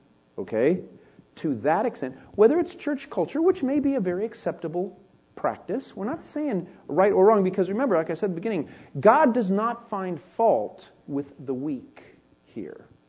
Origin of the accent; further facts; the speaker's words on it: California, United States; In fact, I'm from Northern California, okay? The weirdest of the weirdness, okay?